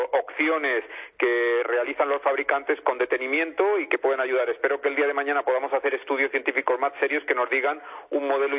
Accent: Palma de Mallorca, Balearic Islands, Spain; Yo soy de aquí, de Palma de Mallorca, de Baleares.

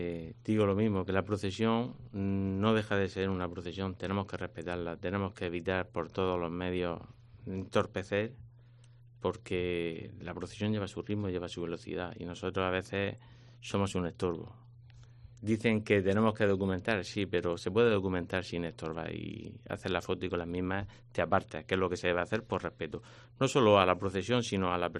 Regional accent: Region of Murcia, Spain; Somos conscientes, pero deberíamos serlo más. Y defender lo nuestro, porque lo nuestro es muy valioso.

